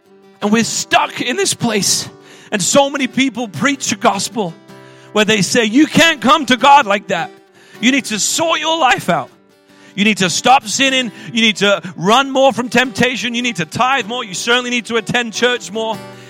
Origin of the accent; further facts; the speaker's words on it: United Kingdom; Trust me, I'm British, you can trust me.